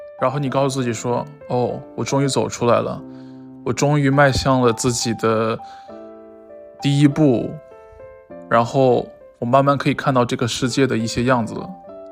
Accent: Hegang, Heilongjiang, China; moved away as an adult; 我第一次出远门是在18岁离开家乡，然后我是从黑龙江的鹤岗，我的家乡一路辗转穿越了整个大半个中国，前往了新疆。

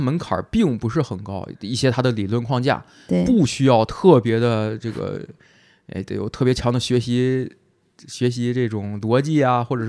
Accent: North China, China; 作为北方人感受了一点小小的南方震撼。

